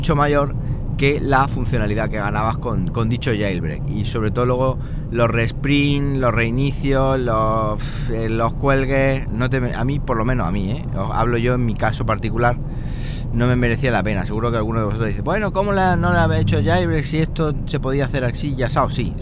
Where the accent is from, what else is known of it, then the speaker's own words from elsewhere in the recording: Siles, Andalusia, Spain; Yo he estado en el pueblo, ahí en Sile, Jaén. Yo soy de Sile, Jaén, no sé si lo sabéis.